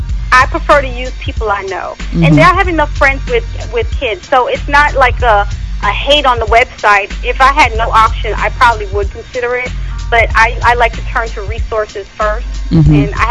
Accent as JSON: {"language": "English", "region": "New York", "country": "United States", "tie": "born or raised there", "lives_now": "Maryland, United States", "said": "No, I'm from the islands, and then I grew up in New York. So Maryland, I'm the only one here."}